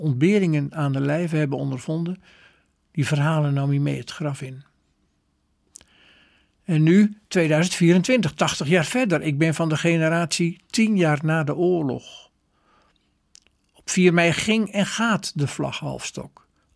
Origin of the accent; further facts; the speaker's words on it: Beverwijk, North Holland, Netherlands; Deze dagen bereikte mij het verhaal van een Beverwijker, de plaats waar ik vandaan kom